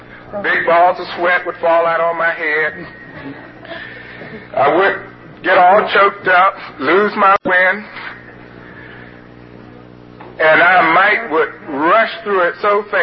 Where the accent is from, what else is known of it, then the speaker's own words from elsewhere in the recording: Newport News, Virginia, United States; born there; I was born in Newport News, Virginia. My father was an African Methodist Episcopal minister.